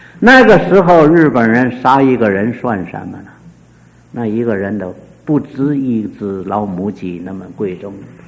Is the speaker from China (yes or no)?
yes; Shanghai, China; 我从上海来